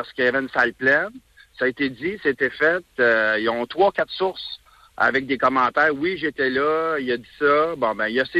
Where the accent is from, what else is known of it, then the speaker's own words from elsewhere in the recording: Gatineau, Quebec, Canada; Moi, je suis de Gatineau.